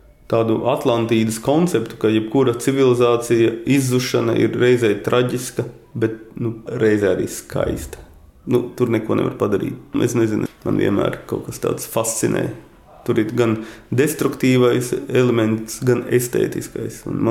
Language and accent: Latvian; Latgale, Latvia; es jūtos tikpat, kā es kādreiz bērnību atceros Latgalē ar visām tām tantiņām.